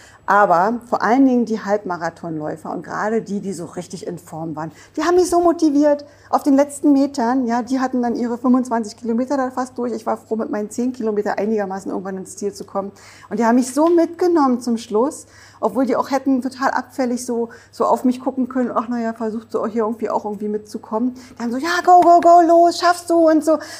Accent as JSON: {"language": "German", "town": "Grünau", "country": "Germany", "tie": "born or raised there", "said": "wir hatten noch einen Geflügel-Eierladen bei uns da in Grünau, wo ich aufgewachsen bin."}